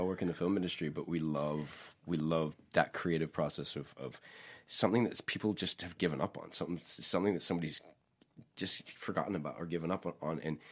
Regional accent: Squamish, British Columbia, Canada; It's in Squamish, BC, my hometown, where I live.

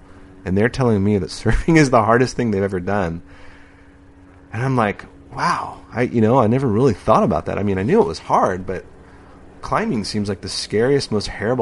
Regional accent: San Diego, California, United States; I grew up surfing in San Diego, and Skip was our hero.

